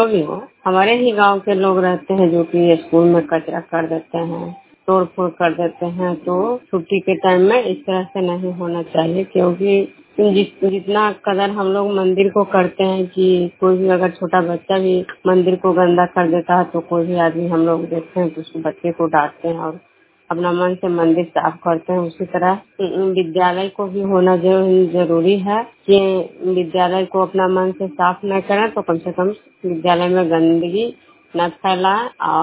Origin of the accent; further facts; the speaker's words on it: Bishnupur, Bihar, India; बिश्नपुर ग्राम खुजरा पंचायत नालंदा जिला मनोरसा प्रखंड के निवासी हूँ।